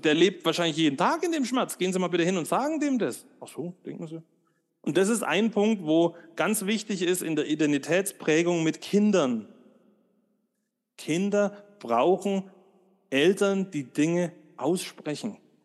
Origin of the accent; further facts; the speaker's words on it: West Germany, Germany; und ich bin immer vorsichtig, als Westdeutscher über die DDR zu reden